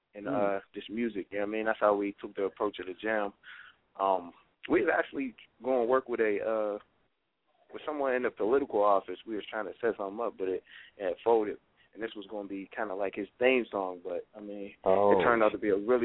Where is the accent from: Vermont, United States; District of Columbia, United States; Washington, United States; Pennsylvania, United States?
Pennsylvania, United States; Pittsburgh; Yeah, born and raised in Pittsburgh, PA, man. I couldn't find a better place to be raised, you know what I mean? So much culture over here.